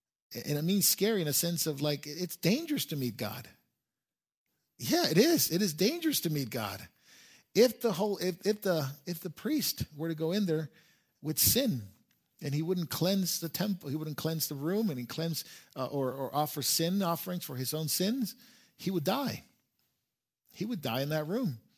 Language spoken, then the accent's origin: English; California, United States; We're from California. Everything's casual, right?